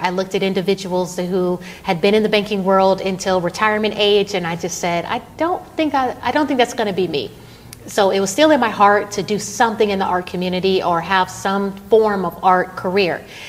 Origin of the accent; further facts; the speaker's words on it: Detroit, Michigan, United States; born there; also born or lived in Houston; They are from Detroit. So I was born in Detroit, came to Houston, and there weren't entrepreneurs in my family.